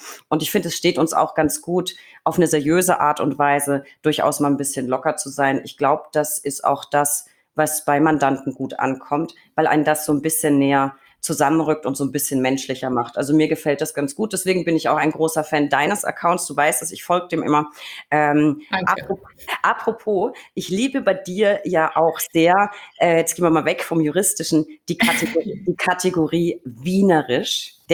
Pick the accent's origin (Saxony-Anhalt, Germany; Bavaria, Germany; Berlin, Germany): Bavaria, Germany